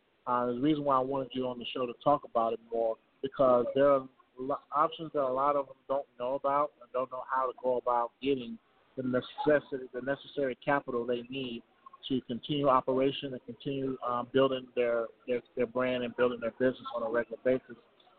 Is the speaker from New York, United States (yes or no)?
no; Chicago, Illinois, United States; now in Houston, United States; I'm originally from Chicago myself, up north. So coming back to Houston